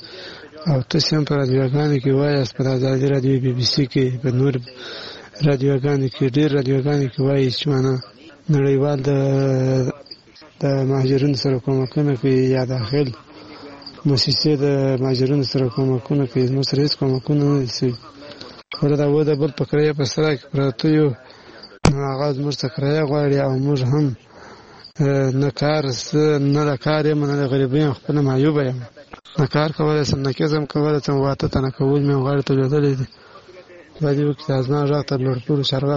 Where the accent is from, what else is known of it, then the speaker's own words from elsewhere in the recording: Badghis, Afghanistan; now in Kandahar, Afghanistan; استاد بادغیس ولایت بنا ولسوالۍ یم، خو فلحال اوس په کندهار کې اوسېږم. موږ مهاجرین د پاکستان نه راغوښتي یو، هغه یو 3-4 میاشتې 5 میاشتې کېږي،